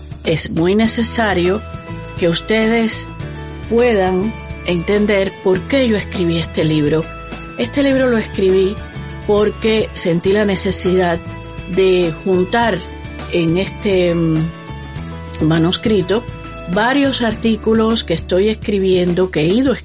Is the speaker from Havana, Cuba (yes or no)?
yes; Havana, Cuba; born there; Yo nací en La Habana en 1959